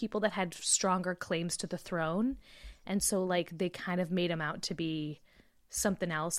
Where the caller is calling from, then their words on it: Leicester, East Midlands, United Kingdom; I am calling you from Leicester, England.